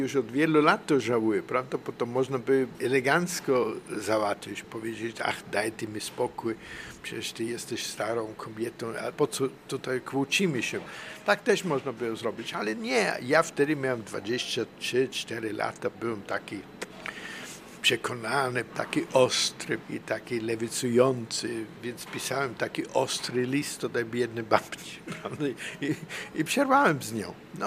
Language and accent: Polish; Linz, Upper Austria, Austria; Ja pochodzę z tego Linzu